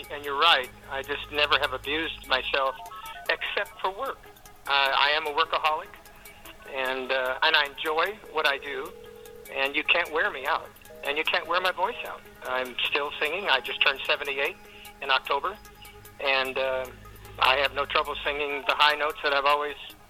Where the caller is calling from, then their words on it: Nashville, Tennessee, United States; I'm calling you from Nashville, and it's a beautiful sunny day here.